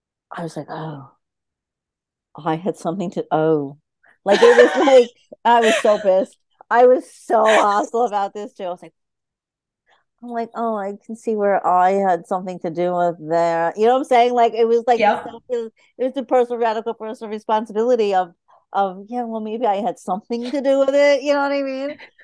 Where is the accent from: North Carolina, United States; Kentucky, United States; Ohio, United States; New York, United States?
New York, United States; Brooklyn; Listen, I'm from Brooklyn. Like, we literally go from 0 to 500, like, instantly.